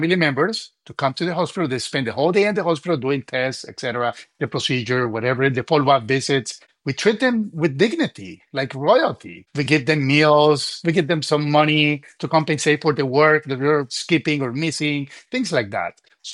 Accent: Colombia; English is a second language; in my home country, in Colombia

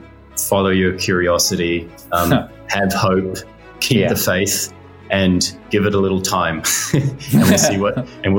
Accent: New Zealand; I grew up in New Zealand, and one of the odd memories I have from, you know, very, very young in primary school was a class trip all about recycling.

